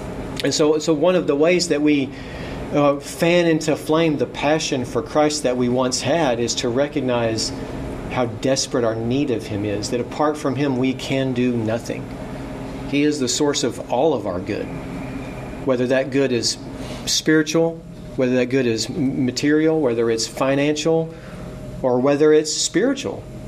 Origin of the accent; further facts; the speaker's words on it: the South, United States; at least in my background growing up in the South